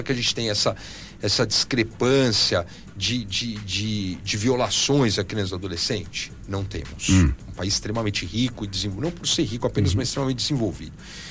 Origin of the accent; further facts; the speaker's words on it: São Paulo, Brazil; como eu venho de São Paulo, eu tenho isso como Zona Oeste, Zona Leste e tal.